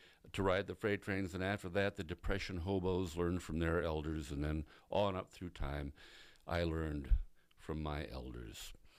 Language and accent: English; Nevada City, California, United States; here in the studios of KVMR, my hometown, Nevada City, California, the dustbin of history.